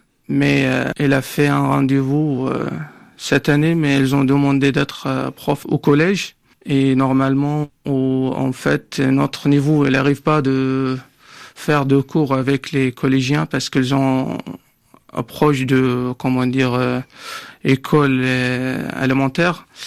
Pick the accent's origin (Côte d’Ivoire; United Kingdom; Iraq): Iraq; French is a second language; Parce que notre deuxième langue en Irak, c'est l'anglais.